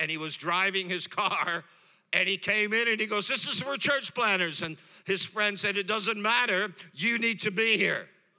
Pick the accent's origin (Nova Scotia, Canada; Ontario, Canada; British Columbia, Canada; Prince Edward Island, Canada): Ontario, Canada; Toronto; And we're from Toronto, Canada.